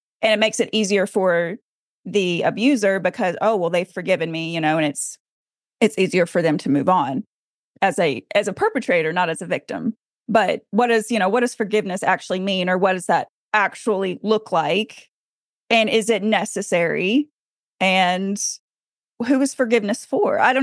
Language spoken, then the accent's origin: English; Arkansas, United States; also born or lived in Portland; I was born in Portland, and then my family moved back to the South and moved to Arkansas. And so that's where I spent my entire childhood.